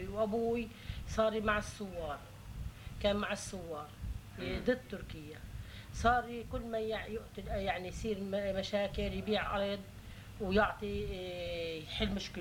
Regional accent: Rmeish, Nabatieh Governorate, Lebanon; also born or lived in Haifa; كنا نحن برميش ساكنين، من سكان رميش، إحنا مقيمين برميش ونحن من رميش.

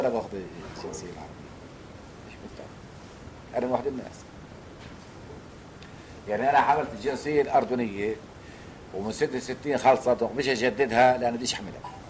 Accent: Palestine; انا فلسطيني

